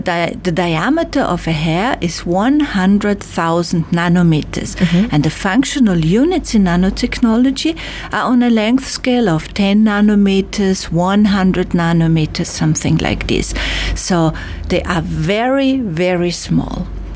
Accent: Austria; now in Tropics; We come from Austria in Europe, where you have four seasons, you know, which is very far up north.

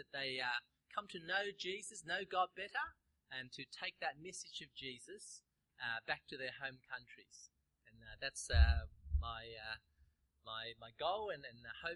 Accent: Sydney, New South Wales, Australia; also born or lived in Hong Kong; So I've grown up in Australia, in Sydney. I'm what they call a banana. That is yellow on the outside, white on the inside.

